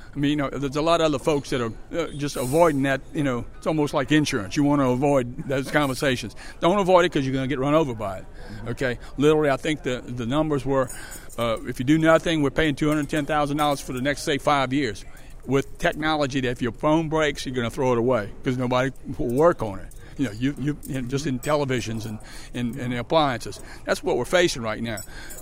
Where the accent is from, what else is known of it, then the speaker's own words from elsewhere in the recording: Biloxi, Mississippi, United States; You're from Biloxi like me. You're from East Biloxi like me. No Point like me.